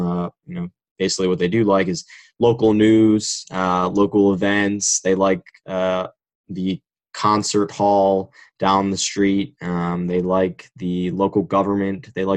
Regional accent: New Jersey, United States; I'm from New Jersey

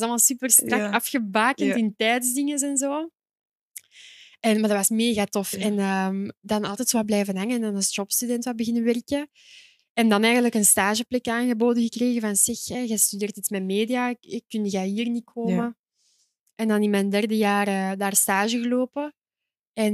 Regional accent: Sint-Katelijne-Waver, Antwerp, Belgium; Ja, ik ben eigenlijk van Katlijnen, maar ik ben meer Mechelen dan Katlijnen, ik zal het zo zeggen.

